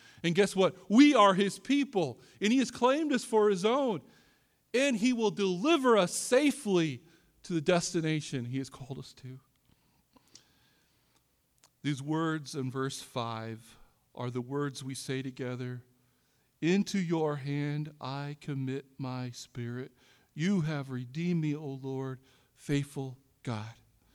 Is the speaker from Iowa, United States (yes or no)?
yes; Iowa, United States; I can say that, I'm from Iowa.